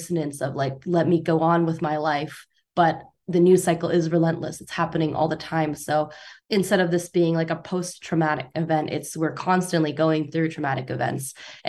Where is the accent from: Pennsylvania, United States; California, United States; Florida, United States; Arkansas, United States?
California, United States; Arcadia; I grew up in Arcadia, which is just a little ways away from Monterey Park. They're all a part of this enclave. You know, it's called the San Gabriel Valley.